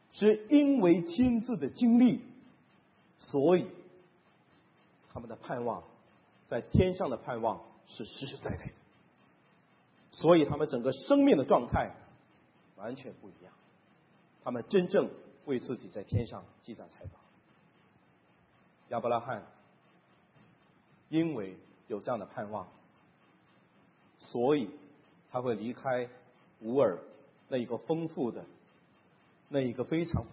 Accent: China; 在地上让我们中国人来讲都不得好死，被砍头

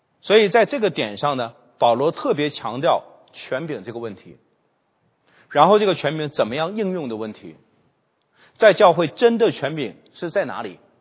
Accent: China; 特别大陆背景的我们在这点非常薄弱的，因为我们是反权威反传统的，我们都是这样出来的，包括我这个年纪都是这个背景长大的。

